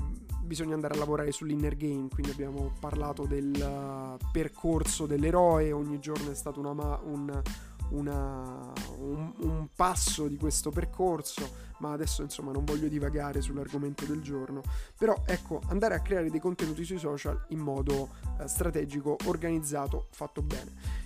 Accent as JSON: {"language": "Italian", "town": "Rome", "region": "Lazio", "country": "Italy", "said": "lo so ragazzi, da romano a me esce social"}